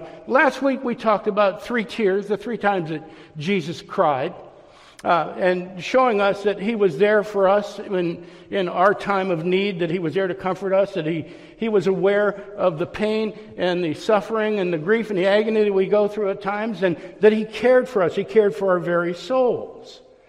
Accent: Youngstown, Ohio, United States; moved away as an adult; I just want to share with you that I grew up in Youngstown, Ohio. I left when I was 19 years old. I met Kelly down in Orlando. We got married, came up here.

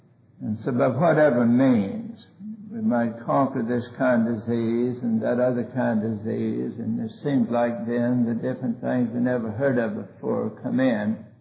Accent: Arkansas, United States; born there; When I was born on Pigeon Mountain in North Arkansas, we were scared to death of pneumonia.

